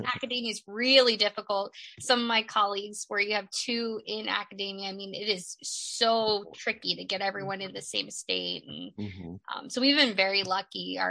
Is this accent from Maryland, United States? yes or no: yes; Maryland, United States; I'm actually from, I was born in Washington, D.C. Oh, wow. And I grew up in Maryland.